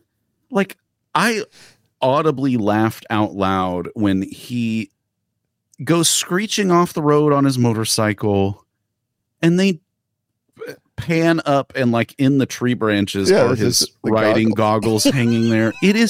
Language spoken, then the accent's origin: English; the South, United States; Look, I'm from the South, so who knows? It's just always going to be there.